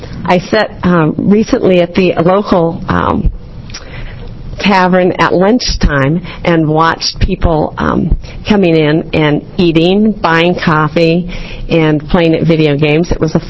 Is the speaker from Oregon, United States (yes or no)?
yes; Portland, Oregon, United States; I'm from Portland, Oregon.